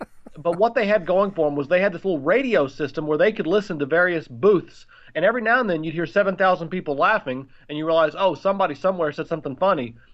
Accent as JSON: {"language": "English", "region": "Mississippi", "country": "United States", "said": "Hey, I'm from Mississippi. I got the right country."}